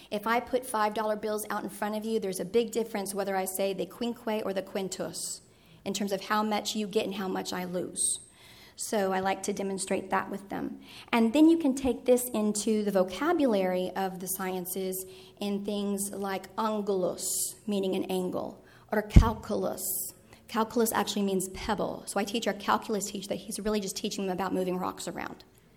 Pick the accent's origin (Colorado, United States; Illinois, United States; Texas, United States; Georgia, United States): Texas, United States; because I'm in Texas, I'm a Texan, I'm a sixth generation Texan. My roots are deep in the limestone here, but I married a New Englander.